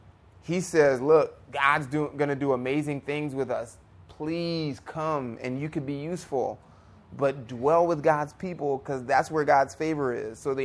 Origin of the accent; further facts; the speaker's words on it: United States; I'm actually an American.